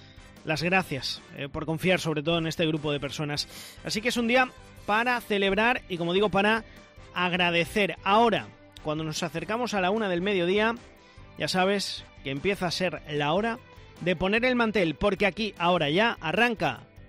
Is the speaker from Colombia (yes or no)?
no; Extremadura, Spain; los que somos extremeños lo sabemos